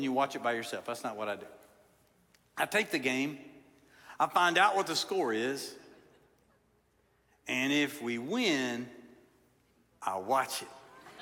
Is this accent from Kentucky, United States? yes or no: yes; Kentucky, United States; And so Tennessee's a kind of married into Tennessee, but I'm not from Tennessee. I'm from Kentucky.